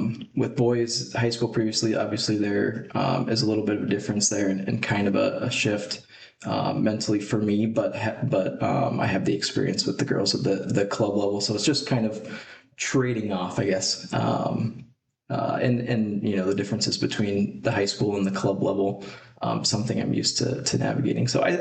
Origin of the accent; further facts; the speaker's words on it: Ankeny, Iowa, United States; growing up in Ankeny, I love the community. I love the soccer community here. And my wife and I, with this opportunity coming up, just felt like now was the right time to make the move back.